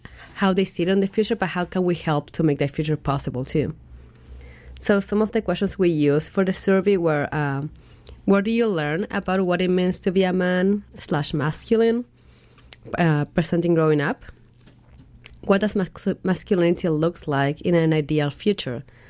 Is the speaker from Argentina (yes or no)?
yes; Argentina; English is a second language; I'm 25 now, so. And again, growing up in Argentina, social media wasn't really a thing back at the time, too.